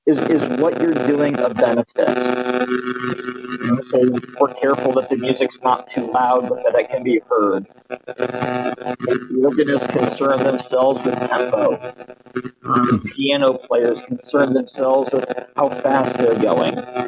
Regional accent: East Coast, United States; also growing up on the East Coast, we tend to speak really fast.

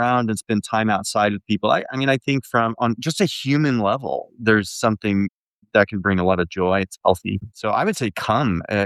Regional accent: Midwest, United States; I'm a Midwesterner by birth and for most of my life.

